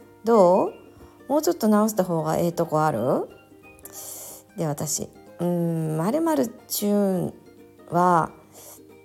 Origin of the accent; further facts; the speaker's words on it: Miyazu, Kyoto, Japan; 関西人って言ったらちょっと怒られる関西人で、私の出身はもともと宮津っていう京都府の宮津市っていうところなんです。で、その宮津弁を使った